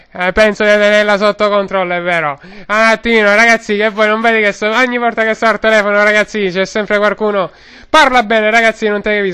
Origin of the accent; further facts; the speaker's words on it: Rome, Lazio, Italy; Ma sono italiano sì, che certo, sono romano di Roma, italiano di Roma